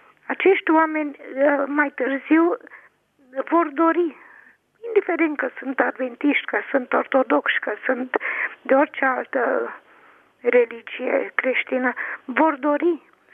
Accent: Transylvania, Romania; Așa au plecat mulți copii, au ajuns în Ardeal, eu sunt ardeleancă.

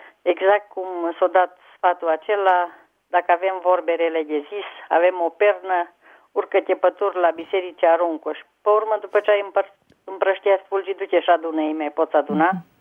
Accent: Teleorman, Romania; vă sunt din Teleorman.

